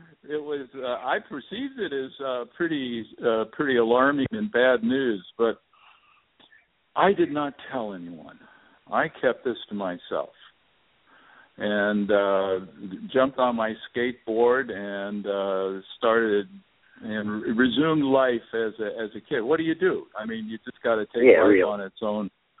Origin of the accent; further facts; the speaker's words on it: California, United States; And I grew up in California, and as a seven-year-old, I was one day standing underneath a huge tree